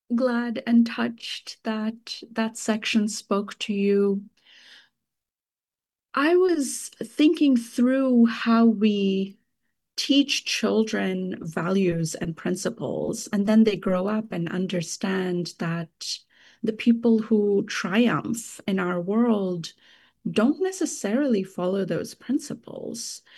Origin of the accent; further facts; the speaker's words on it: Kolkata, West Bengal, India; A Guardian and a Thief is a novel which is set in a near future Kolkata, India, which is my hometown.